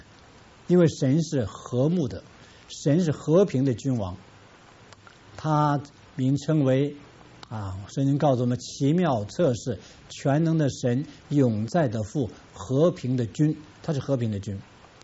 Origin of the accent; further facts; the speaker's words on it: China; 我们中国人最懂得这个道理